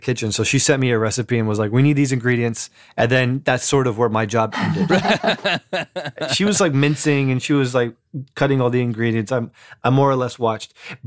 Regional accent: Newark, New Jersey, United States; I grew up in the Ironbound, where there's a huge Portuguese and Brazilian community.

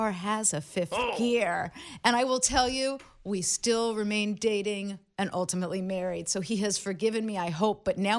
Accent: Los Angeles, California, United States; Now, I grew up in Los Angeles. Mm-hmm. And went to college in Cal.

